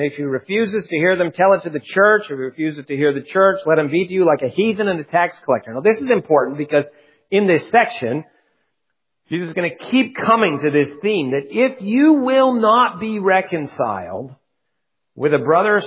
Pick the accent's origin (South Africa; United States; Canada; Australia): Canada; born there; By birth, you know that I was born in Canada, and as I was born in Canada, I was born a subject of Queen Elizabeth.